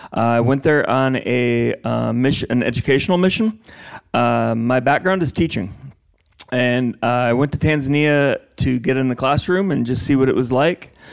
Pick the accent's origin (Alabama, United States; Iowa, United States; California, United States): Iowa, United States; Sergeant Bluff; I am from Sergeant Bluff, and I grew up there and still live there. I went to high school at Sergeant Bluff, and as did my wife and my parents' farm.